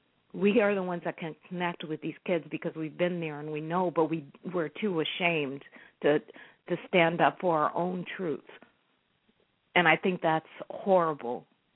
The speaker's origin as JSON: {"language": "English", "town": "Oakland", "region": "California", "country": "United States", "tie": "born or raised there", "said": "I was born and raised in Oakland."}